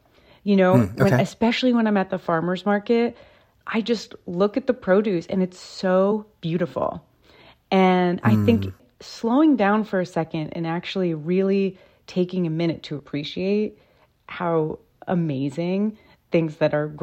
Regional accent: New York, United States; I mean, I grew up on the East End of Long Island, and I had the amazing luxury of farms all around me and access to fresh produce.

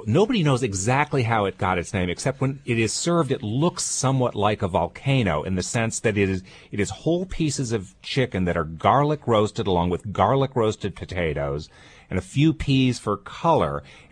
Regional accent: Chicago, Illinois, United States; We have been back to my hometown, Chicago, eating at one of my favorite restaurants there.

